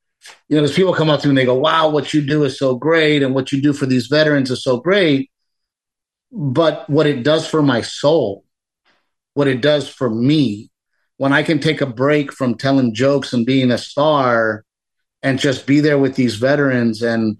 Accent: Portland, Texas, United States; I'm from Gregory, Portland, Texas, a little boy with a dream to be a stand-up comedian

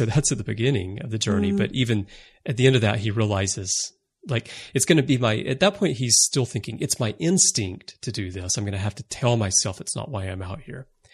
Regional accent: United States; moved away as an adult; now in Japan; I'm American, but I've lived in Japan most of my adult life. So I'm quite Japanese, the way that I do things.

